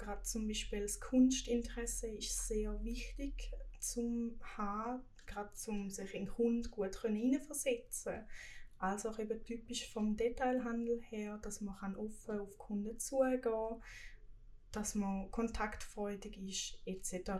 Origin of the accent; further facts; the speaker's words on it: Münchwilen, Thurgau, Switzerland; Ich komme aus dem Thurgau und genau in Münchwilen.